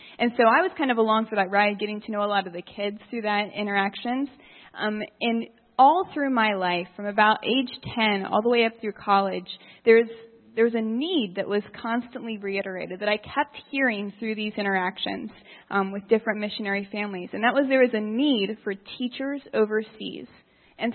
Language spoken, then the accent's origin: English; Ohio, United States; I am a Buckeye through and through. I have been born and raised in Ohio.